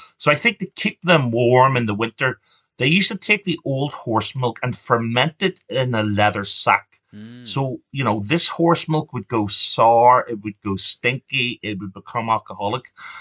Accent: Belfast, Northern Ireland, United Kingdom; it's a little bit like us growing up in Belfast. You know, when you'd watch the TV in the 70s and 80s, you know, the troubles were always on the front of the BBC News.

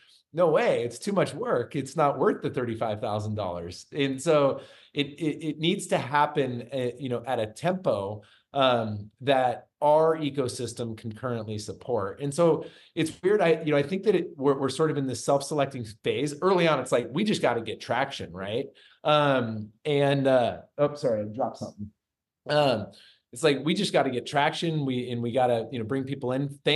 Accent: Springfield, Oregon, United States; I come from a small town. I'm a small town boy myself. And I grew up in Springfield, Oregon.

